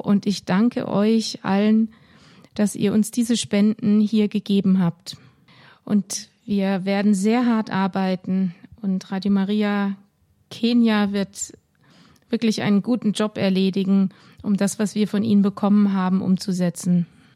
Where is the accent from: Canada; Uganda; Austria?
Uganda; German is a second language; Ich bin aus Uganda und bin verantwortlich für Gesamtafrika.